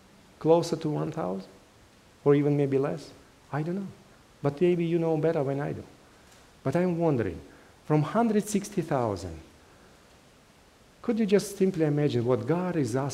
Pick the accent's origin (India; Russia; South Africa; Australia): Russia; accent: Russian; English is a second language; now in Hawaii, United States; Good, yes, yes, I'm from Russia.